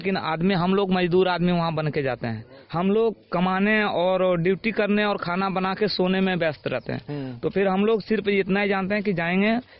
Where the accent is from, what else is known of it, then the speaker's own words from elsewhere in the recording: India; हम लोग हिंदी वाला है, हम लोग वहाँ पे जाते हैं